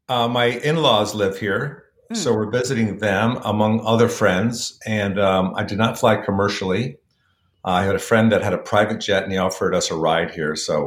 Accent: Connecticut, United States; I remember the first time I went to the improv, I was from Connecticut.

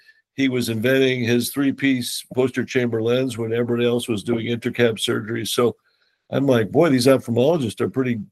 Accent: Chicago, Illinois, United States; I grew up in Illinois. I went to med school in Chicago. I was originally from the South Side.

